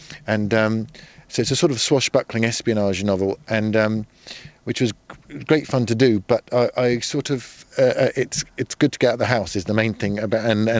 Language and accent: English; Codicote, East of England, United Kingdom; I grew up in a little village called Codicut, which is near Nebworth, where they have the pop festival.